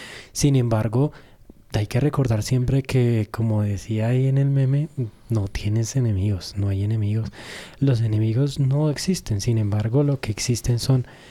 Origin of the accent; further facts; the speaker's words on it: Armenia, Quindío, Colombia; also born or lived in Bogotá; Yo nací en Bogotá, sin embargo, yo me crié en la zona cafetera de Armenia.